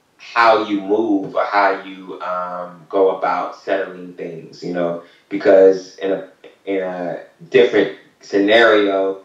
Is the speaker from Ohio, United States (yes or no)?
yes; Columbus, Ohio, United States; Nah. So I'm from Columbus. And so for me, it was just, when you're in Columbus, it's you're a Buckeye.